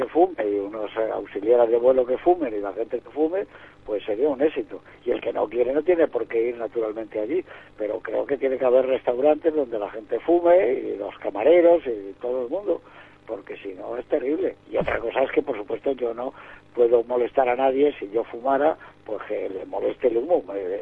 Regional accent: Madrid, Community of Madrid, Spain; Yo soy madrileño y, por encima de todo

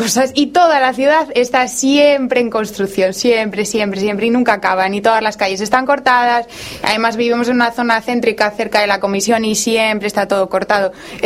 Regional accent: Valladolid, Castile and León, Spain; now in Brussels, Belgium; Efectivamente, soy de Valladolid.

